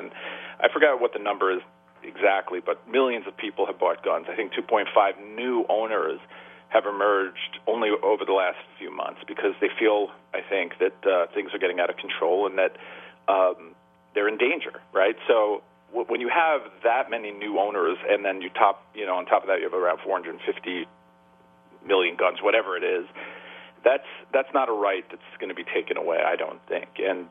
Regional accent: New York, United States; I grew up in New York, in the 70s and 80s, where there was a lot of crime, that event changed my family's mind on the Second Amendment.

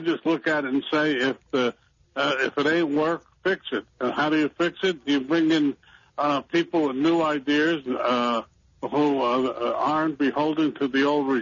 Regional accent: Newark, New Jersey, United States; I was born and raised in Newark.

